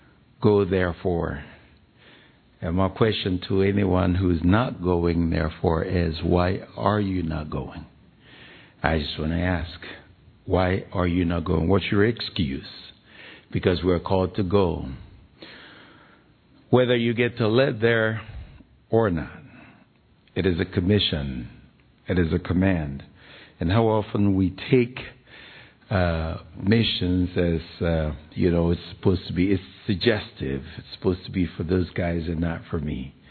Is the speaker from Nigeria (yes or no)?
yes; Nigeria; I was born in Nigeria. I grew up in a village where for the first 18 years of my life, we had no electricity, no civilization.